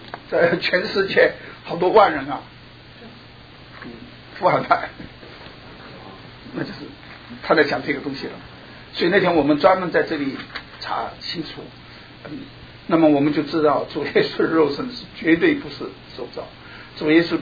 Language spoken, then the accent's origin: Chinese; China; 所以我们从大陆来的人，